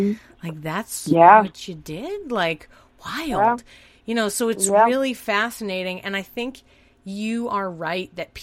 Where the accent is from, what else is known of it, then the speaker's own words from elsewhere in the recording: Boston, Massachusetts, United States; So I grew up in Boston.